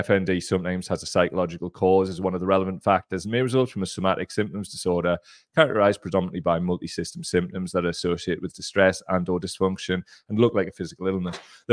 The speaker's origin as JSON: {"language": "English", "town": "Gateshead", "region": "North East England", "country": "United Kingdom", "said": "He said frickin', but I'm from Gateshead."}